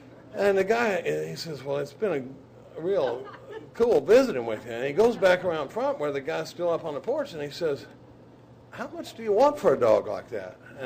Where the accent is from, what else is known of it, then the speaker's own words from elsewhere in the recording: Dallas, Texas, United States; I grew up in Dallas, Texas, during the baby boom. I was born in the mid-50s